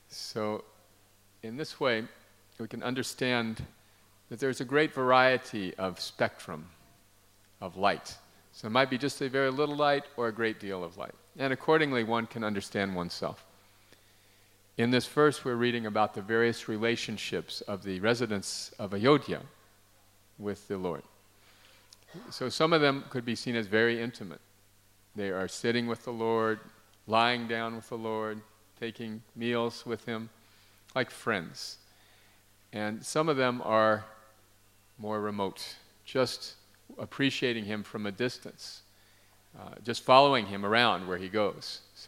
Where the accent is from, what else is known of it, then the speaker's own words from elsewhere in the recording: New Mexico, United States; I'm from New Mexico, a state in the United States where there are these famous caves called Carlsbad Caverns. And many times when I was a young man, my family would go there to visit.